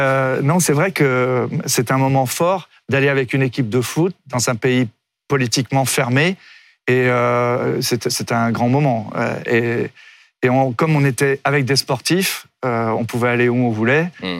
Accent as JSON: {"language": "French", "region": "Brittany", "country": "France", "said": "je suis un marin, je suis un breton"}